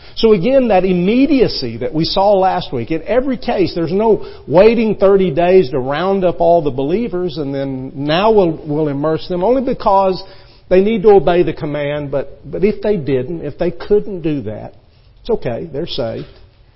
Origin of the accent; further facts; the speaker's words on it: Texas, United States; You realize I grew up in West Texas. I probably would have never made it down here.